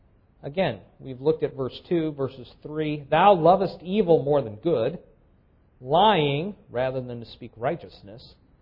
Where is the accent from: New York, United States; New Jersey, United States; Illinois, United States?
Illinois, United States; Chicago; because the same time that I moved from Chicago down to Washington, D.C., another Chicagoan moved from here down to Washington, D.C.